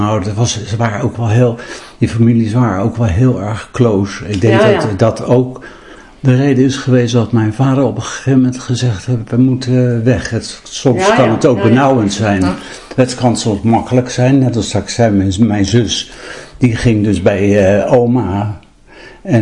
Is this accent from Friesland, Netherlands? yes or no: no; Leiden, South Holland, Netherlands; born there; Ik ben dus een geboren Leidenaar.